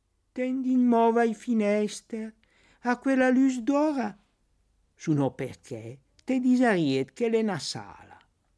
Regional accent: Piedmont, Italy; Io sono piemontese, però non amo il dialetto piemontese. Mi piace molto di più il milanese.

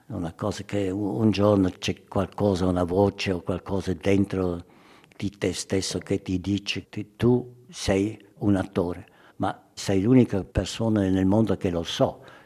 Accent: Switzerland; Italian is a second language; Io sono svizzero, non posso dire queste cose

